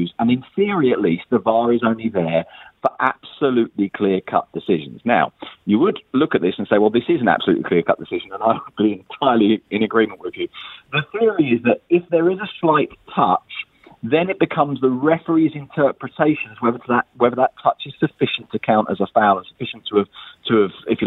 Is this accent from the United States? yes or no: no; England, United Kingdom; the fact that I'm English.